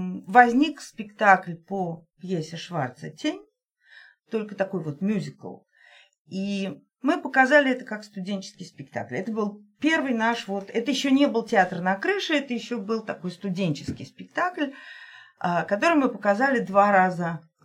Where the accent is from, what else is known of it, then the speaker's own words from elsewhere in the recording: Nizhny Novgorod, Nizhny Novgorod Oblast, Russia; moved away as an adult; я актриса, я из Нижнего Новгорода, я работала 13 лет в Нижегородском театре юного зрителя.